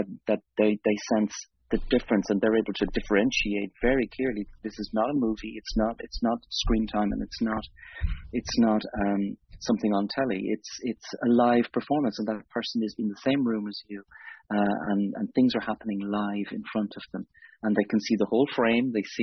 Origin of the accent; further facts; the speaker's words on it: Kiltormer, Connacht, Ireland; now in Dublin, Ireland; I'm an independent theatre artist living and working in Dublin, and I'm originally from East Galway, as you said, in a small village called Kiltormer.